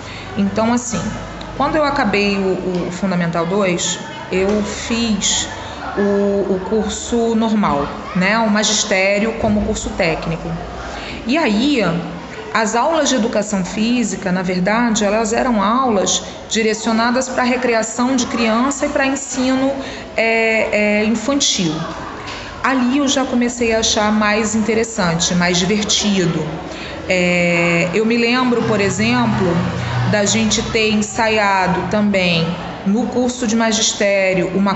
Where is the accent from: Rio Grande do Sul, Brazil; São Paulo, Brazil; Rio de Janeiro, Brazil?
Rio de Janeiro, Brazil; Bom, eu sou do Rio de Janeiro, então a realidade que eu vivi foi uma realidade dos colégios municipais do Rio de Janeiro